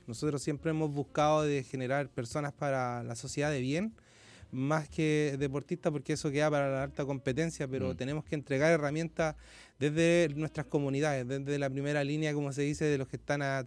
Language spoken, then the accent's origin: Spanish; Valparaíso, Chile; como nacido y criado en Valparaíso, siempre tiene un enamoramiento por la ciudad.